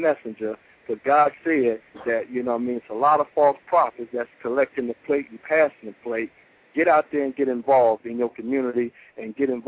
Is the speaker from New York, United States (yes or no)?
yes; New York, United States; I'm from New York, sweetie.